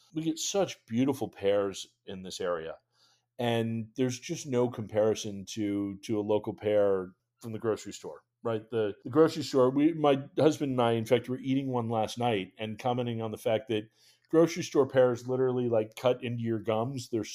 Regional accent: New England, United States; So growing up in New England, I am definitely partial to cranberries.

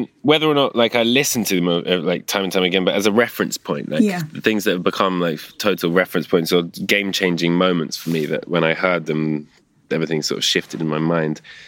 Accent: England, United Kingdom; born or raised there

